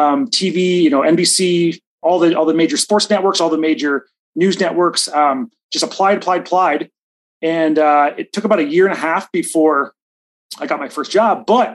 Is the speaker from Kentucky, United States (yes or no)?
no; New York, United States; I'm from Western New York, about an hour outside Buffalo. That's where I grew up.